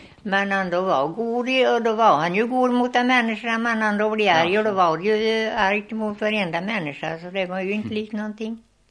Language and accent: Swedish; Månsta, Sweden; born there; Och jag är född här ute i Månsta. Jag är född ut på Riket heter det kallat. Men jag tror det kallat Hallåsen i skrifterna.